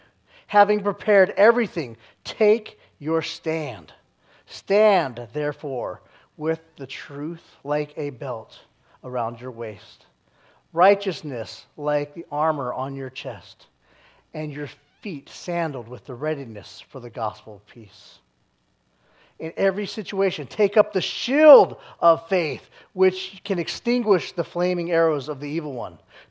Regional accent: Texas, United States; I am from Texas, so howdy, y'all.

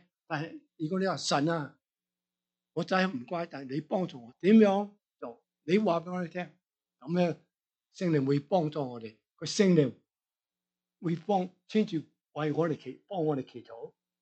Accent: China; 我哋中国人咧，中国人

